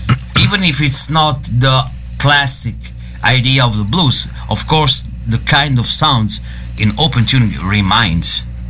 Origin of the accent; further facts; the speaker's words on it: Italy; But don't forget, I come from Italy.